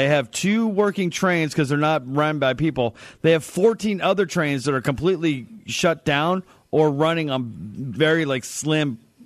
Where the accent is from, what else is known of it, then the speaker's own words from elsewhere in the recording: California, United States; I grew up in Southern California. So living in the LA area, there's traffic all the time.